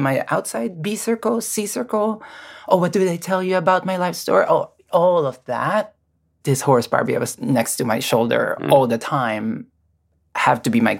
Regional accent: Philippines; English is a second language; I came from a very, very different culture, you know, growing up, born and raised in the Philippines.

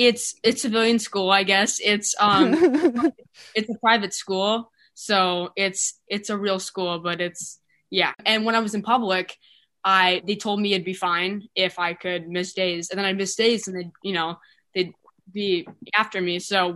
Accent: Ohio, United States; now in California, United States; because I moved from Ohio, so I just get a new school in California and then another new school in California.

